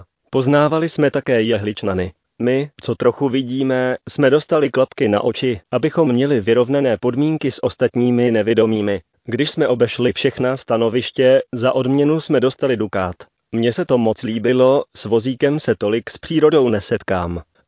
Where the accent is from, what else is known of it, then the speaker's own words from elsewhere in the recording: Domažlice, Plzeň Region, Czechia; born there; Jiné odpoledne jsme spáchali výlet do mého rodného města Domažlic.